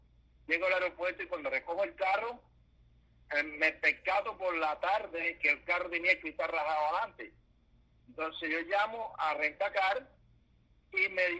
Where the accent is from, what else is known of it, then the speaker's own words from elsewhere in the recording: Havana, Cuba; now in United States; Yo soy de La Habana, Reparto Eléctrico.